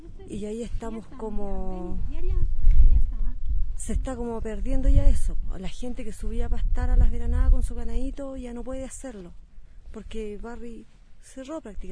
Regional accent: Atacama, Chile; vengo de Chile, tercera región de Atacama, del Valle del Huasco.

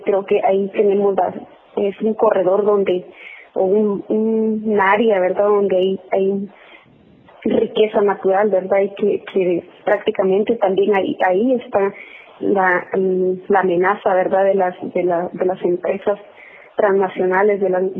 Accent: Guatemala; soy de aquí de Guatemala.

